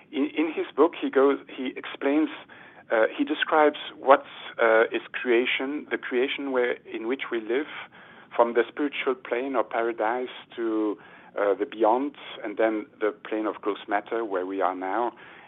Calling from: Romandy, Switzerland; I'm phoning from Switzerland, and by the way, it's raining here.

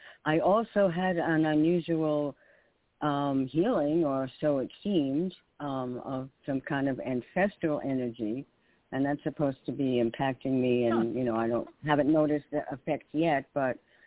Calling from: New York, United States; from New York.

